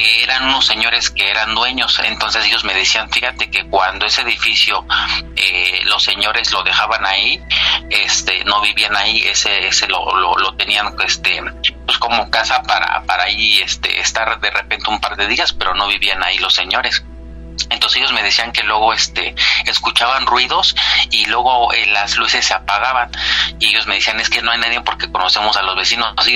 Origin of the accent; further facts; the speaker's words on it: Mexico City, Mexico; Yo soy originario de México DF, ¿por dónde queda esto? Por la zona del Metro Canal del Norte, más o menos, que es Congreso de la Unión, más o menos por esa zona. Yo vivía por ahí antes.